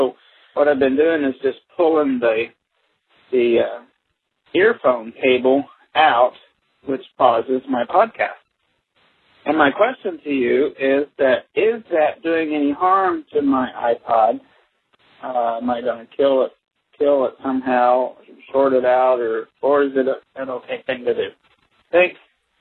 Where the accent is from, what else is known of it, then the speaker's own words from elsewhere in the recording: Springfield, Missouri, United States; I'm from Springfield, Missouri.